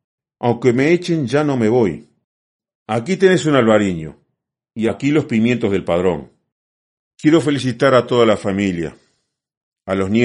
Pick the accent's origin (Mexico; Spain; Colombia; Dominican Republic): Spain; Galicia; moved away as an adult; now in Uruguay; Yo soy gallego de los gallegos de verdad. Tengo 84 años. Entonces, imagínate, me vine con 26 años y a luchar.